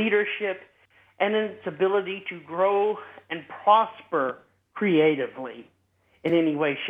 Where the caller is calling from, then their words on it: Arkansas, United States; from Arkansas.